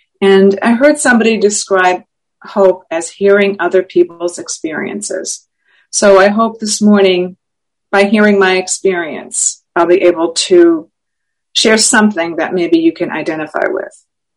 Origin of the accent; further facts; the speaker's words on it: Massachusetts, United States; So in 1979, in August, there was this doctor in where I lived. I'm from Massachusetts.